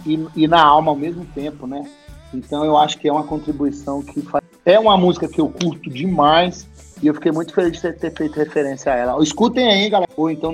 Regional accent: Samambaia, Federal District, Brazil; Eu cresci na Samambaia. Na Ceilândia.

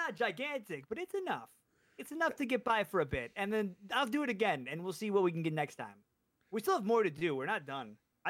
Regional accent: Midwest, United States; I am from Central Standard Time, the Midwest of America.

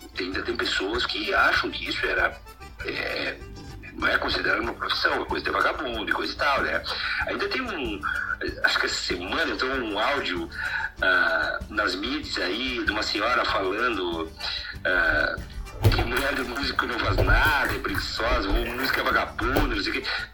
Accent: Cacequi, Rio Grande do Sul, Brazil; nasci em Caciqui, fronteira oeste, né, e muito cedo me interessei pela música

